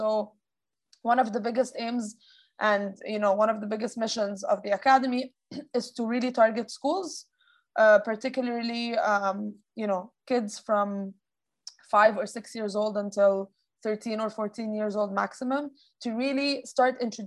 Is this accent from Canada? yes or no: no; Egypt; You know, I grew up in Egypt.